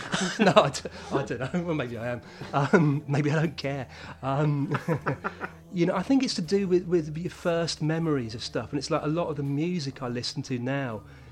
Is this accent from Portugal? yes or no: no; England, United Kingdom; I'm an Englishman